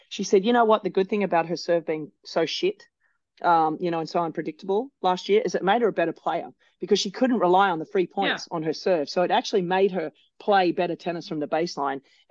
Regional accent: Australia; It was a bit embarrassing as an Australian.

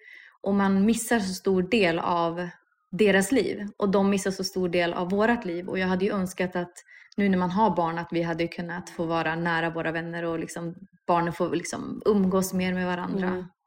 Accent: Norrland, Sweden; also born or lived in Calgary, Canada; Och jag är ändå uppvuxen i Norrland.

